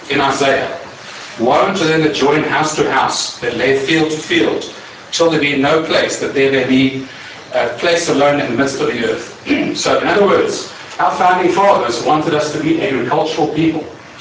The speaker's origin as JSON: {"language": "English", "country": "South Africa", "said": "I mean, I'm over here from South Africa, all right? You can kick me out if you want to, you know, African here or whatever."}